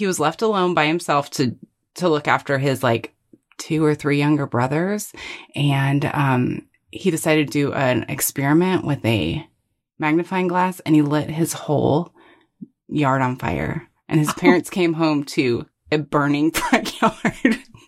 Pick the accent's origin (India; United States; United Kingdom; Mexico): United States; Arizona; So growing up in Arizona, you asked what are some things I remember.